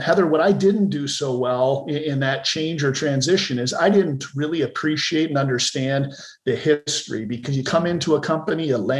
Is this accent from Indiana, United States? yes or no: no; Frankenmuth, Michigan, United States; So I was raised in Michigan's Little Bavaria or Frankenmuth